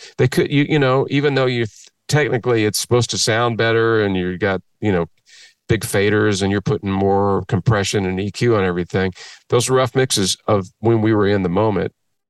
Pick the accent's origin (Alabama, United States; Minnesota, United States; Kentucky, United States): Kentucky, United States; You know, being growing up in Kentucky, Austin was one thing, New Orleans was another.